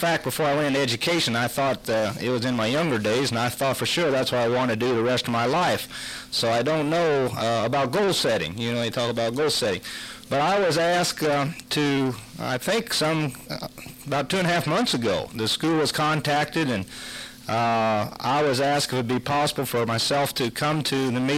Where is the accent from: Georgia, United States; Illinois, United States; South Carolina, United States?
Illinois, United States; Yates City; I was born and raised in Yates City, Illinois, so it's not that far away